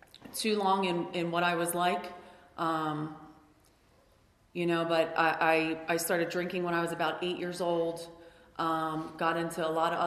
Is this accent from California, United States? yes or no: no; Philadelphia, Pennsylvania, United States; moved away; I'm from Philly originally. I moved to San Diego.